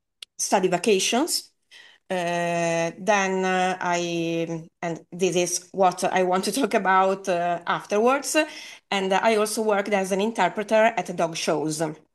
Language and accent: English; Italy; English is a second language; Nice to meet you, by the way.